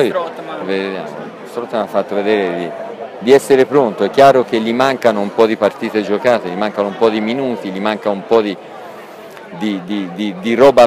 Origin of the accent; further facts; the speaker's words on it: Empoli, Tuscany, Italy; Io sono di Empoli